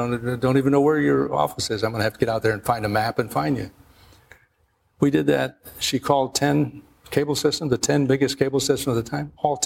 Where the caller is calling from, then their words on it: Hartford, Connecticut, United States; I'm calling from Hartford, Connecticut, and or Plainville, Connecticut at the time.